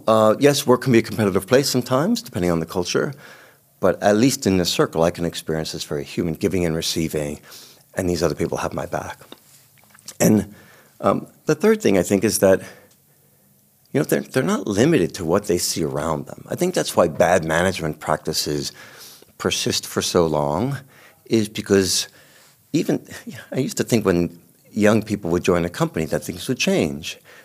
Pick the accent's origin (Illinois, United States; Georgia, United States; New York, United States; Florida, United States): New York, United States; New York City; I'm a New Yorker. New York. I grew up in the Bronx, New York, that you may have seen in on TV and various crime shows.